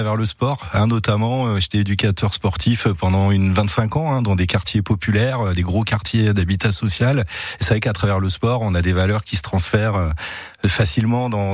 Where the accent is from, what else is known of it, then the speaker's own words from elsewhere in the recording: Normandy, France; now in Vaucluse, France; Je viens de Normandie